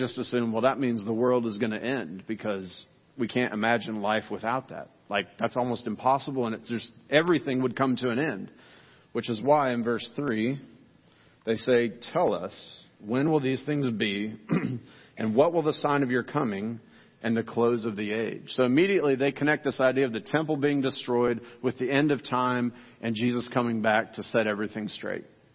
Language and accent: English; Midwest, United States; I still remember growing up in the Midwest when a thunderstorm would come rolling in.